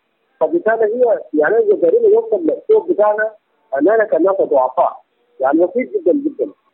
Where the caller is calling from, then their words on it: Khartoum, Sudan; أنا متصل من الخرطوم.